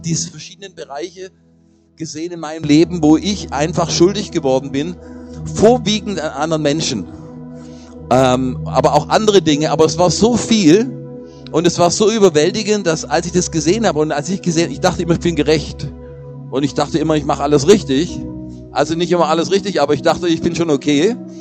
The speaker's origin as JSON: {"language": "German", "region": "Baden-Württemberg", "country": "Germany", "tie": "born there", "lives_now": "Berlin, Germany", "said": "Ich selber bin ein echter Schwabe, gebürtig. Ich kam zum Studium nach Berlin"}